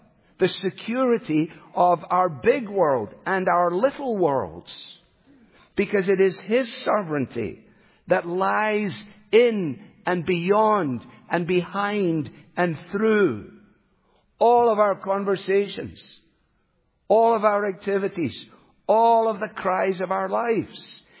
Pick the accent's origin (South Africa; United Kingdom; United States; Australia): United Kingdom; Glasgow, Scotland; born there; Now, I was born in Glasgow.